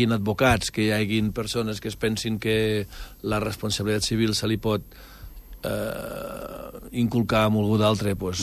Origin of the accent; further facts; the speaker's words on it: Andorra; A mi em fa por, jo com a andorrà, això em fa por, eh?